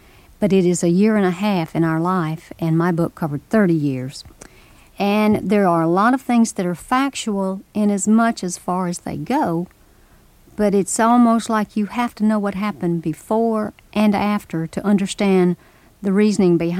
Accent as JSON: {"language": "English", "town": "Memphis", "region": "Tennessee", "country": "United States", "tie": "born or raised there", "said": "You've got to remember, I grew up in a city. I grew up in Memphis, Tennessee, the suburbs of a city."}